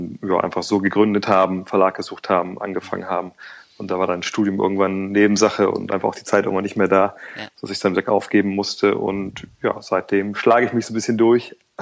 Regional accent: Wolfsburg, Lower Saxony, Germany; Ich komme aus Wolfsburg, da liegt es ja relativ nah.

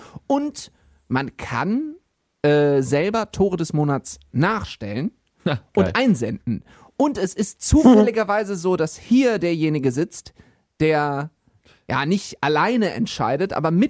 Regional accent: Düsseldorf, North Rhine-Westphalia, Germany; ich bin Düsseldorfer, ich bin verhandlungsbereit.

